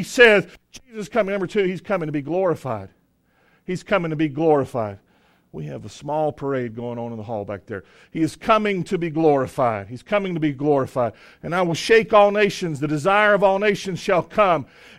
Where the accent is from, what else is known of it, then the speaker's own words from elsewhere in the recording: Princeton, North Carolina, United States; I'm from Princeton, North Carolina